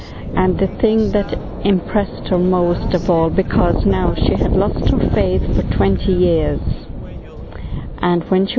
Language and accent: English; Ireland; I come from Ireland originally.